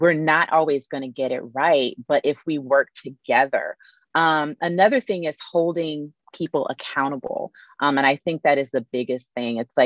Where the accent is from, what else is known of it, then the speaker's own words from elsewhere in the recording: Los Angeles, California, United States; I'm from South Central, and I never saw anyone that looked like me as a fundraiser in that role.